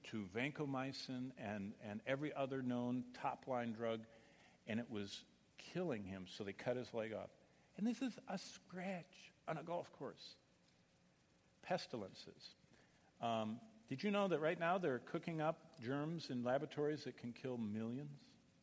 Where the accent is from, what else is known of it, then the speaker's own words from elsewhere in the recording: Michigan, United States; Just recently in my home state of Michigan